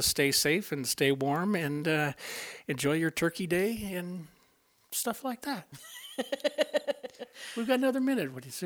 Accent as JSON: {"language": "English", "region": "Idaho", "country": "United States", "said": "We're hardy from North Idaho."}